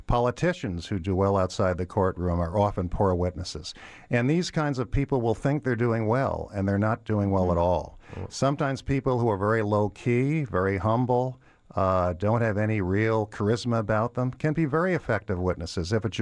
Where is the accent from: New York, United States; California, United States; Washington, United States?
New York, United States; So I grew up near West Point, and the Academy had a lot to do with the environment in which I was raised.